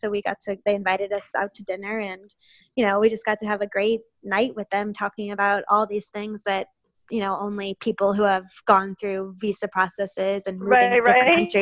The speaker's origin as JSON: {"language": "English", "region": "Midwest", "country": "United States", "also_born_or_lived": "Boston", "moved": "as an adult", "said": "I mean, I'm originally from the Midwest, so that was my natural personality that I've been suppressing for the last the last 4 years in Boston."}